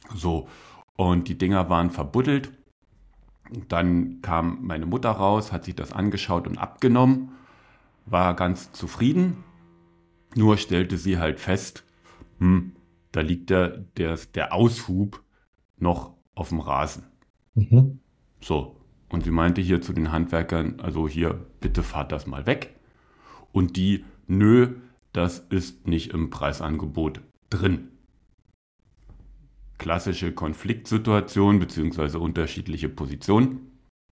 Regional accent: Brandenburg, Germany; Zu Hause, wir haben neue Bodentanks gebraucht. Also zu Hause bei uns in Brandenburg, Elternhaus.

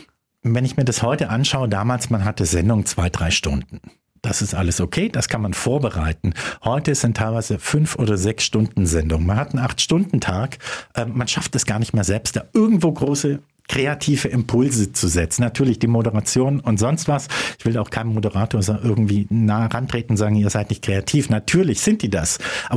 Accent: Baden-Württemberg, Germany; ich komme ursprünglich vom Bodensee. Ich habe nie Radio für meine Heimat gemacht.

